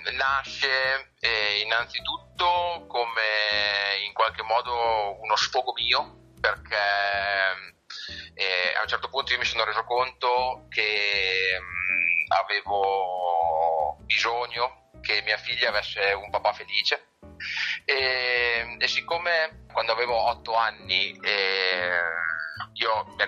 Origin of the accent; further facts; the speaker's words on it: Fabbrico, Emilia-Romagna, Italy; e infatti vengo da Fabbrico, che poi dove è ambientato il libro